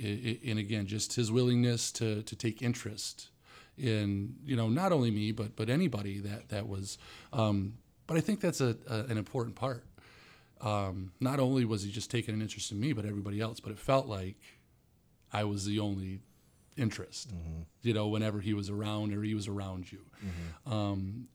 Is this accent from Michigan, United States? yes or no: yes; Michigan, United States; we're talking about a community I grew up in the Thumb. I mean, we only have 400, 500 people in the whole high school.